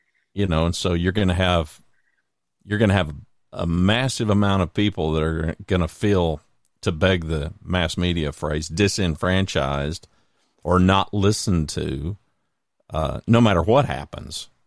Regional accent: United States; I'm a capitalist. So, you know, I'm an American. I want what's good for the country

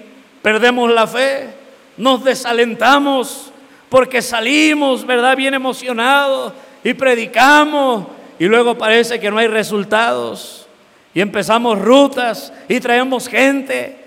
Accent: United States; yo crecí en Estados Unidos, mi adolescencia, de mis 10 años a mis 20 años.

